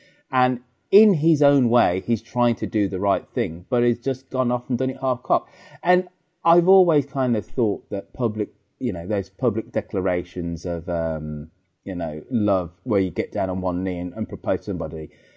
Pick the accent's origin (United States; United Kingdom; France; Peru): United Kingdom; Because me, if I, you know, being British and polite, I'd have said, of course, Justin.